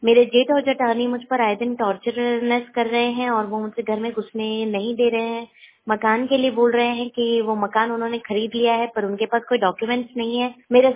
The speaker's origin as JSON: {"language": "Hindi", "town": "Udaipur", "region": "Rajasthan", "country": "India", "said": "मैं उदयपुर शहर से हूँ।"}